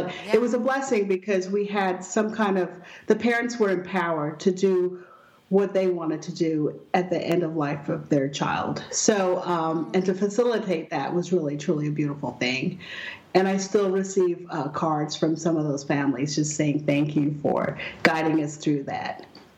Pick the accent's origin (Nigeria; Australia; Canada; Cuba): Canada; also born or lived in England; now in Dallas, United States; I was born in England, but we're from Canada, and I'm living in Dallas. I'm the only one in the U.S.